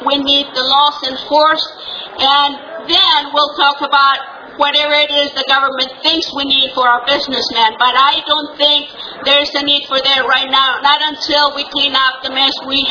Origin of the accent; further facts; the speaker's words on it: Mexico; now in United States; I know because I came from Mexico and I know how people manipulate others.